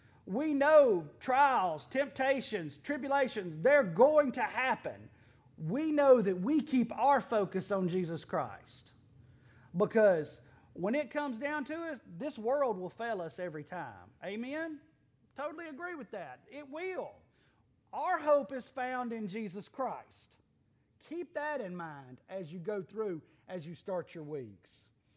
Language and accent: English; Alabama, United States; And I know we're from Alabama.